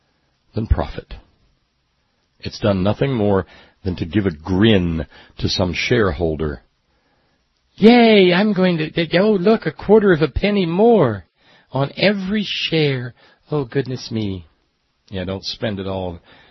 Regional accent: West Virginia, United States; and Ferg, we're from West Virginia

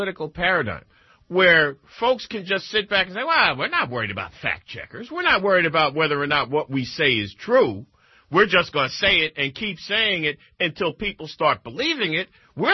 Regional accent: Bridgeport, Connecticut, United States; Believe me, I grew up near Bridgeport, Connecticut

